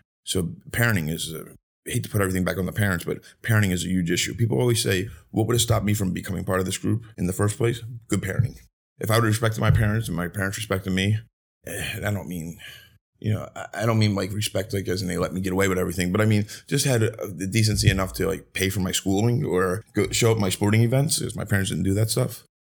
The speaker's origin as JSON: {"language": "English", "town": "Philadelphia", "region": "Pennsylvania", "country": "United States", "tie": "born or raised there", "said": "I grew up in Philadelphia, and I had to change schools in the middle of the year."}